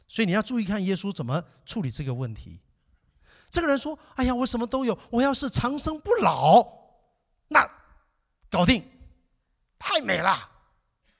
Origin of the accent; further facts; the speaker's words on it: Taiwan; 他认识一个朋友，也是我们台湾人，台湾人真是太厉害了啊